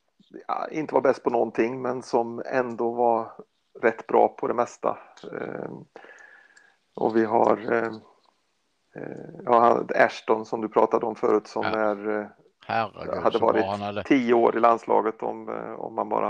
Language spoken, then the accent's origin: Swedish; Värmland, Sweden; Och jag är värmlänning.